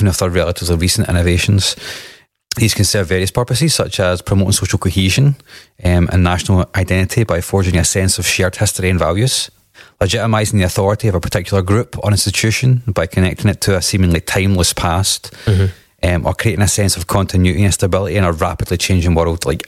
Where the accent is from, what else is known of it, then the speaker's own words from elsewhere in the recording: Scotland, United Kingdom; and I say this as a Scottish person about to tell you about some Scottish stuff